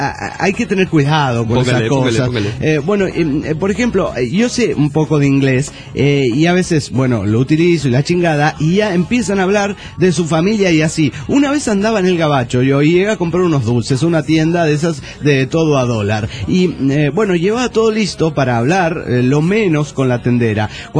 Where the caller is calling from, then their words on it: Cuauhtémoc, Chihuahua, Mexico; Soy el autosuicida de Ciudad Cuauhtémoc, Chihuahua.